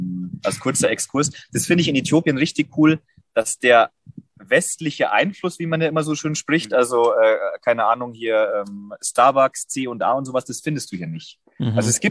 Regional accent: Germany; Und ich denke mir, wenn wir als Deutsche, als europäische Kultur einfach sagen, hey, wir haben so ein bisschen mehr das Auge für den Nächsten, für den Moment.

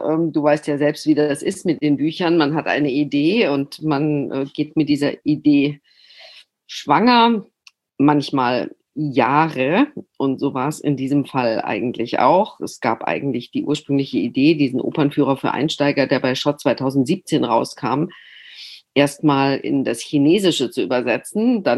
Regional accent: Freiburg, Baden-Württemberg, Germany; accent: Badisch; aus Freiburg kommend spreche ich ja gebürtig Badisch.

